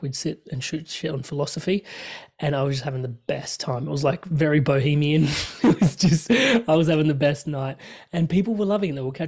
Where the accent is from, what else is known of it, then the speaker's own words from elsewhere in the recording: India; I'm Indian, so maybe I can get away with it.